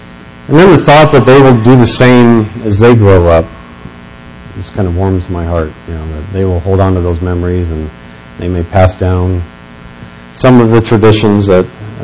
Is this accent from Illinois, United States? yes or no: no; Kansas City, Missouri, United States; my hometown, Kansas City Royals